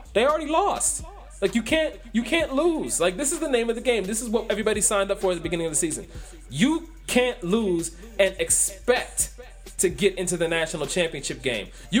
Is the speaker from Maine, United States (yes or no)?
no; Ohio, United States; I'm a Buckeye lifer. Born and raised in Ohio